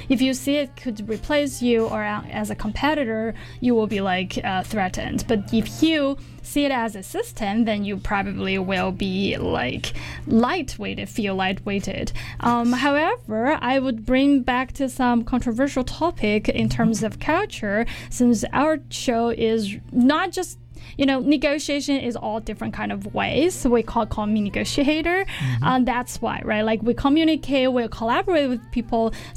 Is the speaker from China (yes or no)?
yes; China; English is a second language; I grew up in China, and our educational system was very competitive